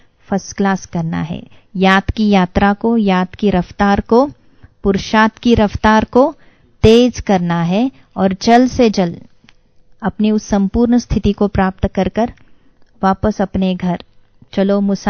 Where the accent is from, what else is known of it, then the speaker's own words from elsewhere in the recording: Pune, Maharashtra, India; वैसे हम पूना से हैं